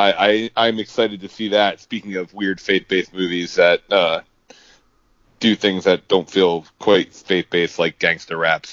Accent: United States; I'm an American, so I say LaCroix

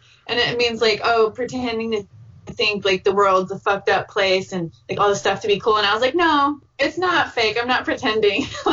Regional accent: California, United States; I'm from Northern California, and they're there

